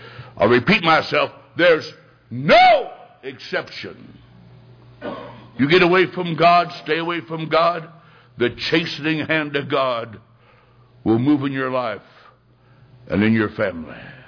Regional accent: Macomb, Illinois, United States; The town and church I grew up in Macomb, Illinois, had a wonderful Sunday school teacher.

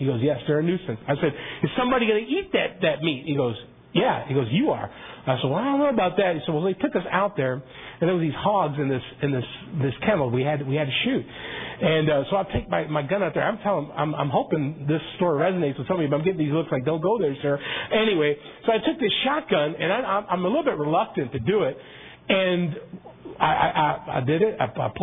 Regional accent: Chicago, Illinois, United States; I'm out from the city. I grew up in Chicago. I never really hunted. I was hunted in Chicago.

